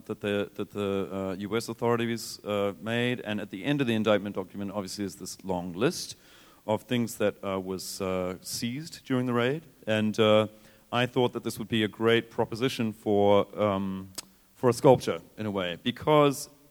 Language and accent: English; New Zealand; now in Germany; I live in Germany, and but I'm from New Zealand